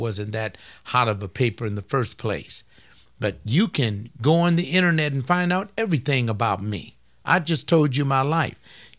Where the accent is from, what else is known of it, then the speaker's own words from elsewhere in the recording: Los Angeles, California, United States; I was born in the County General Hospital in Los Angeles, California. I went through the L.A. Unified School Districts, Compton Avenue School, 96th Street School, 75th Street School, Edison Junior High, Markham Junior High, Jordan High School, Fremont High School.